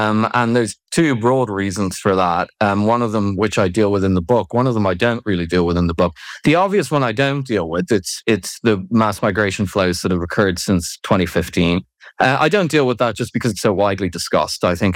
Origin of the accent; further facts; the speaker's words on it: Ireland; Now, I'm from Ireland, and when I grew up, there was not really any homeless people in Ireland